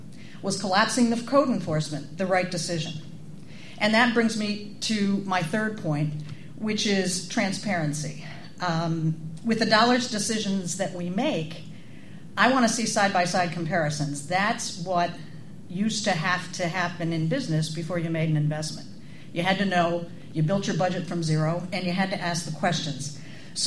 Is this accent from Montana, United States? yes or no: no; Cambridge, New York, United States; also born or lived in Schenectady; I was born in Schenectady. I grew up in what my parents used to call the real upstate New York, which is 2 hours north of here in Washington County. I grew up in Cambridge, New York.